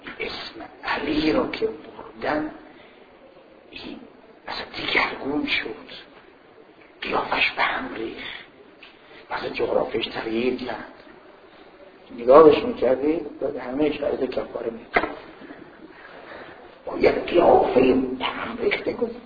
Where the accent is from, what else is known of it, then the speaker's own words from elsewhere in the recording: Iran; گفتم ایران. گفتو مسلمونی؟ گفتم نه یهودی هستم.